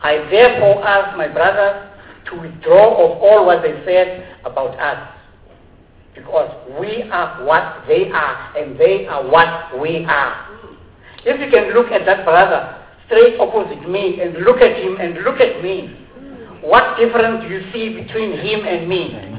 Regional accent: Cape Town, Western Cape, South Africa; Mr. Chairman, I am from the Western Cape, Capetonians, traditional leaders.

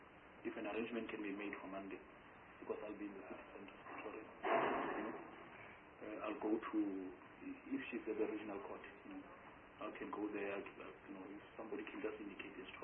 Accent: Pretoria, Gauteng, South Africa; Fortunately, because Pretoria is my hometown, I might be able to know some other people in the vicinity to speak

